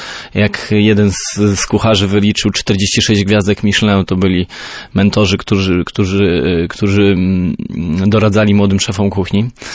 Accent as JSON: {"language": "Polish", "town": "Przemysław", "region": "Pomeranian Voivodeship", "country": "Poland", "tie": "born or raised there", "said": "zbierane nad rzeką z mojej rodzinnej miejscowości Przemysław, rzeka Szkarpawa. Jest to Mierzeja Wiślana."}